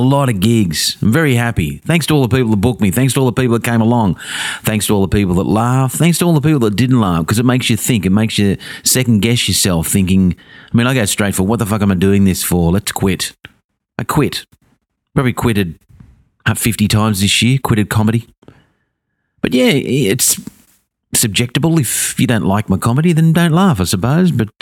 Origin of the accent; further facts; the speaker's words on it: Blacktown, New South Wales, Australia; now in Wentworth Point, Australia; I moved in. Moved away from Blacktown, my hometown, for 20 years. And nice change. I live here at Wentworth Point now.